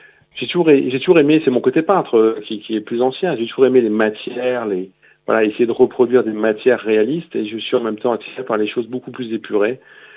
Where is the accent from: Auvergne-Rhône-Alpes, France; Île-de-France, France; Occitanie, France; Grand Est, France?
Grand Est, France; je suis né en Lorraine